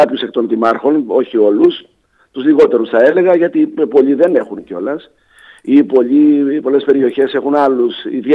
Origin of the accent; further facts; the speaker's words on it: Gortynia, Peloponnese, Greece; και οι περισσότεροι από την Κορτινία.